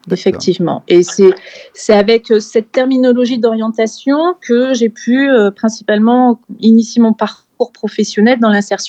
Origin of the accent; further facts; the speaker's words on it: Bordeaux, Nouvelle-Aquitaine, France; born there; Eh bien, je suis née à Bordeaux. J'ai fait mes études de psychologie à Bordeaux suite à un baccalauréat littéraire.